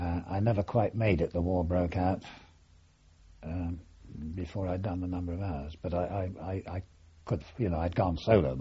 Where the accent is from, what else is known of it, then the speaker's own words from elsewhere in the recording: Freshwater, South East England, United Kingdom; born there; I was born in Freshwater in the Isle of Wight.